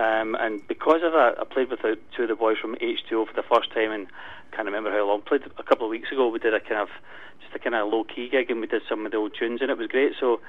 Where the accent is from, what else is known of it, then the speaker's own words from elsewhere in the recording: Glasgow, Scotland, United Kingdom; I'm from Glasgow.